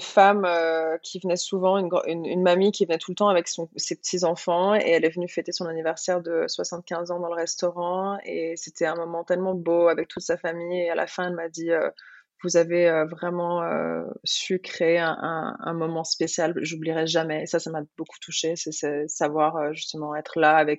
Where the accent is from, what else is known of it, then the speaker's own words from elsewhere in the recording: Quebec, Canada; moved away; je suis arrivée du Québec et c'est vrai que là-bas, on a énormément une culture internationale du vin.